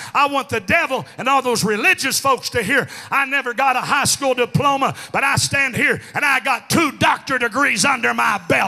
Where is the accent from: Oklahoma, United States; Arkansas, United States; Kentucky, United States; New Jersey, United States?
Arkansas, United States; I'm really glad I'm from Arkansas.